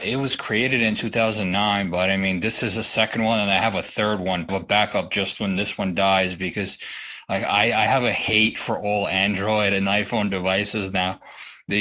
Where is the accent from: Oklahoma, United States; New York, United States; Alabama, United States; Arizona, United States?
New York, United States; Brooklyn; Well, I'm Brooklyn, New York.